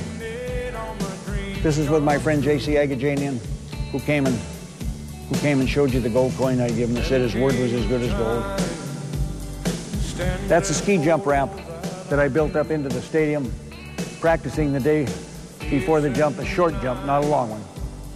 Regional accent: Butte, Montana, United States; Well, I grew up in Butte, Montana, worked in the mines there underground a mile, and I had a tough life growing up. I was raised by grandparents

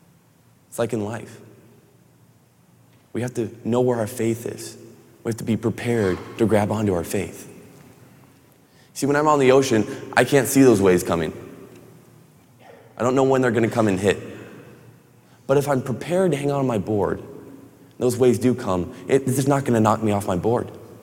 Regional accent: Huntington Beach, California, United States; And I grew up in Huntington Beach, so I love to surf, Surf City.

